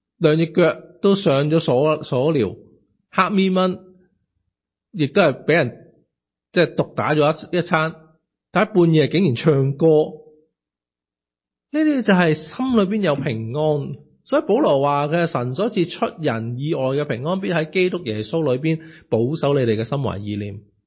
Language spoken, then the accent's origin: Chinese; China; 特别我们中国人这个很明白